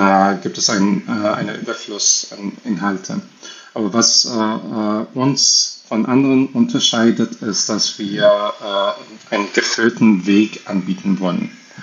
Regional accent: Iran; German is a second language; ich bin nicht ein deutscher Muttersprachler, Ich komme ursprünglich aus dem Iran

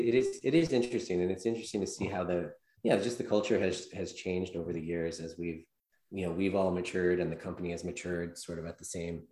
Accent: Prince Edward Island, Canada; I'm from Prince Edward Island, and Prince Edward Island is a pretty small place. There's 150,000 people here.

